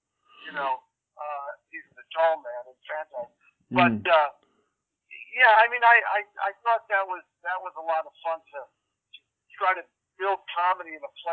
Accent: Pennsylvania, United States; now in Los Angeles, United States; I went to my hometown, a small town, 80,000 people, and I said, you know, we're going to make the movie. I said at a press conference, I'm going to try to find the lead actress in the Lehigh Valley, essentially.

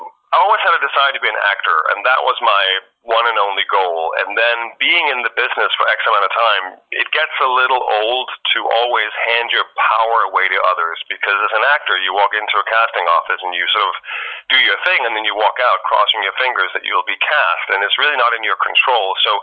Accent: Copenhagen, Capital Region of Denmark, Denmark; also born or lived in Ireland; now in United States; born and raised in Denmark, Copenhagen, and I went to Trinity College in Dublin, Ireland for acting, and I worked over there in theater.

